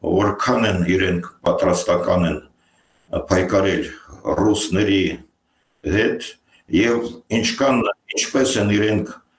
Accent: Mariupol, Donetsk Oblast, Ukraine; իսկ Մարիուպոլի դա որ քաղաքն է, ես իմ մանկության մի մասը անցկացրել եմ այնտեղ, գիտեմ ինչ սիրուն քաղաքը

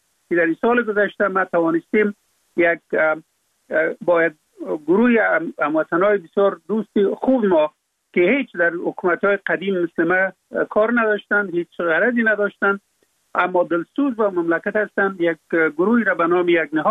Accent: Afghanistan; فقط من افغان هستم

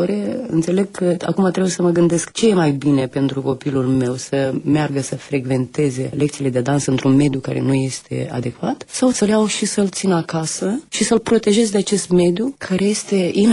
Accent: Moldova; suntem din Basarabia

